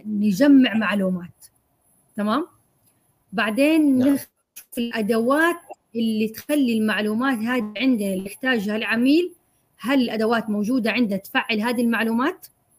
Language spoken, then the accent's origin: Arabic; Saudi Arabia; طبعا انا سعوديه، فبس في مناطق انا ما اعرف يعني كيف عاداتها ولا تقاليدها